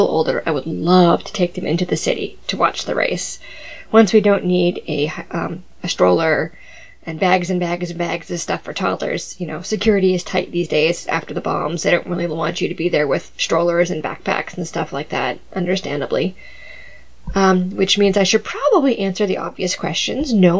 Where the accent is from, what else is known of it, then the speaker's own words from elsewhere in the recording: Massachusetts, United States; I'm a local girl. I was born and raised in the Boston suburbs.